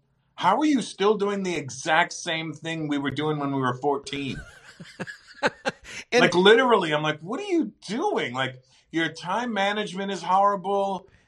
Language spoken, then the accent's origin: English; Canada; born there; Right, I was born in Canada, so you kind of don't get that.